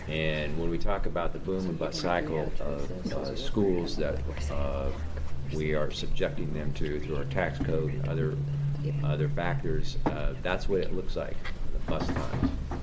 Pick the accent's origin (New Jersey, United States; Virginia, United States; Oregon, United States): Oregon, United States; Beaverton; I'm from Beaverton in Washington County.